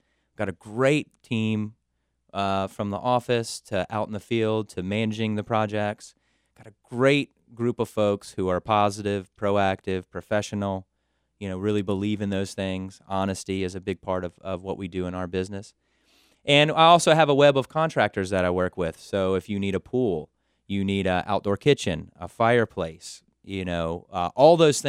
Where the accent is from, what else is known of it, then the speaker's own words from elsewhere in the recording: Richmond, Virginia, United States; Growing up in Richmond, Virginia, started just working outside in the summer.